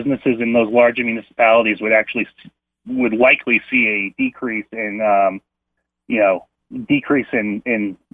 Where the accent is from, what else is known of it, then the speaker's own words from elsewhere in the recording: York, Maine, United States; my hometown of York, Ogunquit, those are places that would generate the most revenue.